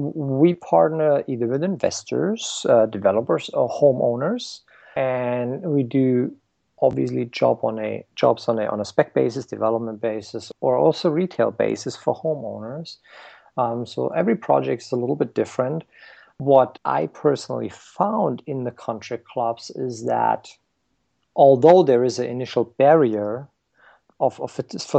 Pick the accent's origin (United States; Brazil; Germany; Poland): Germany; I grew up in Germany. That's where I got certified as a Finnish carpenter.